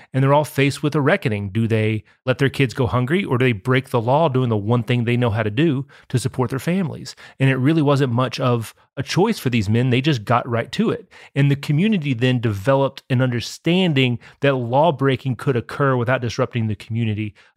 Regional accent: Lebanon, Kentucky, United States; I went through the Lebanon Enterprise, my hometown newspaper's microfilm, through all 13 years of Prohibition

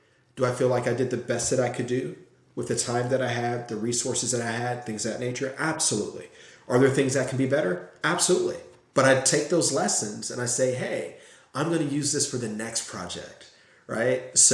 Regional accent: Gary, Indiana, United States; one of the things that was my adaptive response to growing up in Gary was being out of sight, out of mind

